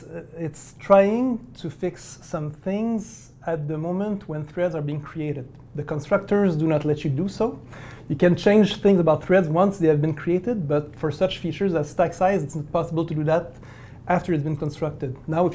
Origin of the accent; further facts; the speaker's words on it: Quebec, Canada; And since I come from Quebec, around Montreal, we have a different educational system there.